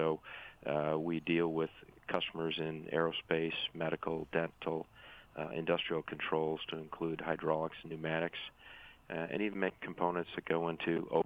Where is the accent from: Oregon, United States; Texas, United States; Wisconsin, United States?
Wisconsin, United States; Delavan; I grew up in Delavan, Wisconsin, not too far from the Elkhorn campus here